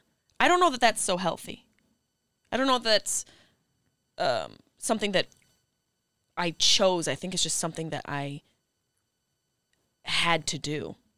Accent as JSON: {"language": "English", "town": "Syracuse", "region": "New York", "country": "United States", "tie": "born or raised there", "said": "but I grew up in Syracuse, New York. There wasn't a huge art culture there."}